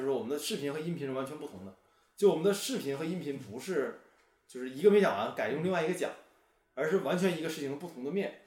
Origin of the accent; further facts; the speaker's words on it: Northeast China, China; 其实作为一个东北人，我也更有这个不能说是义务吧，但更有这个想法去好好去看一看的。